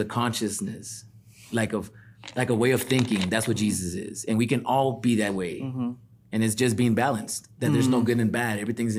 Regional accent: Compton, California, United States; also born or lived in Watts; In Compton, Watts.

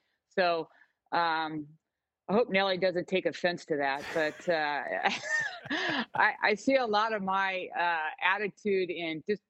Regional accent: United States; as an American, you always want to win your national championship

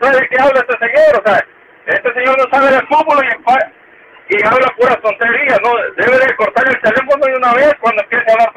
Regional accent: El Salvador; No porque yo soy de un país, voy a decir que mi selección, yo soy del Salvador, pero yo no voy a decir que mi selección es la mejor del mundo.

